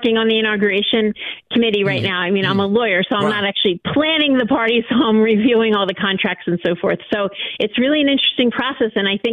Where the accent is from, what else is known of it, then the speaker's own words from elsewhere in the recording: Philadelphia, Pennsylvania, United States; My feeling on that as a Philadelphian is, first of all, I'm a lawyer